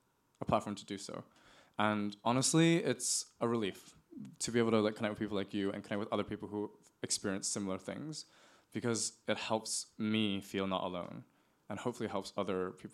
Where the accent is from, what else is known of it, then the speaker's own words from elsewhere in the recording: Hong Kong; accent: American; I have an American accent, but I'm not American. I grew up in Hong Kong. I just went to international school.